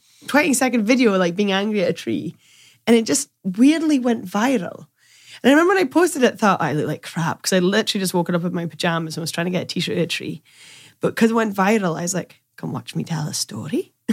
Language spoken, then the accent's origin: English; Shetland, Scotland, United Kingdom; So my mum's Dutch, but I was born and raised in Shetland.